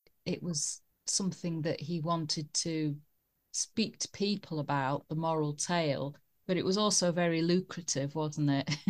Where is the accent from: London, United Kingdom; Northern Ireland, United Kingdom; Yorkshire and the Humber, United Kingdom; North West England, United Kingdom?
Yorkshire and the Humber, United Kingdom; Huddersfield; I remember, because I grew up in Huddersfield, there were two or three cinemas there, and they're not there anymore.